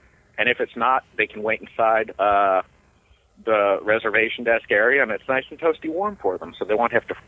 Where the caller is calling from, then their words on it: Mount Lebanon, Pennsylvania, United States; Although my area code says I'm calling from Dayton, I am actually calling from Mount Lebanon, PA.